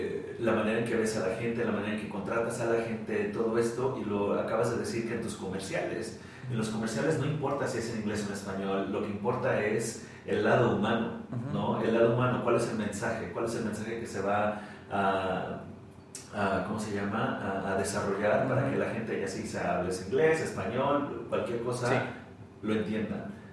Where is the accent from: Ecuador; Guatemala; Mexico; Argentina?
Guatemala; empiezas a decir que, ah, soy de Guatemala, y te empiezan a hacer este tipo de pregunta de que, pero si eres de Guatemala, ¿por qué eres tan blanco?